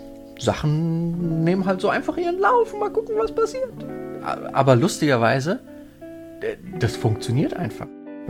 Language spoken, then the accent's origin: German; Italy; German is a second language; Wir als Italiener